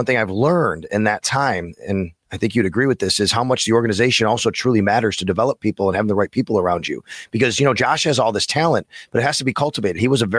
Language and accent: English; Buffalo, New York, United States; also born or lived in Florida; I'm a guy that I grew up in Buffalo and I left for 16 years. My radio career took me to Florida. I came back.